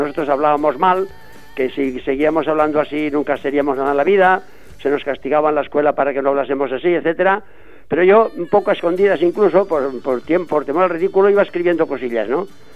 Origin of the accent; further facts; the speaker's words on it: Fuencalderas, Aragon, Spain; moved away as an adult; now in Catalonia, Spain; Yo nací en Fuencalderas y hasta que me mandaron a la mili había trabajado allí pues de labrador, de pastor y de carbonero incluso, ¿no? Entonces me mandaron a la mili y a la vuelta después, a los 23 años, emigré mismo a Cataluña.